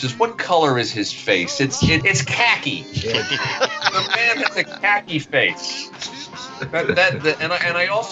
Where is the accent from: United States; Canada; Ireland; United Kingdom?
United States; Mineola, New York; So and the town I grew up in Long Island was called Mineola. Well, it still is.